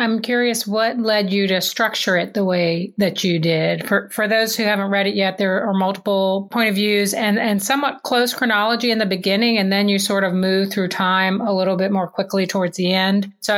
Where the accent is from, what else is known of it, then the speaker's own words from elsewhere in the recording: New Orleans, Louisiana, United States; I'm from New Orleans, and so I really enjoyed reading the details on the city in the book.